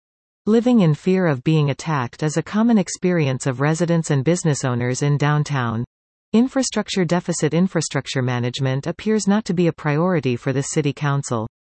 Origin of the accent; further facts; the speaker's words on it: Vernon, British Columbia, Canada; also born or lived in Punjab, India; now in New Westminster, Canada; I was born in Punjab, India, grew up in Vernon and graduated from Clarence Fulton Secondary School. I am a member of the Sikh community. I have lived in the Lower Mainland since 1989, and in New Westminster since 1991.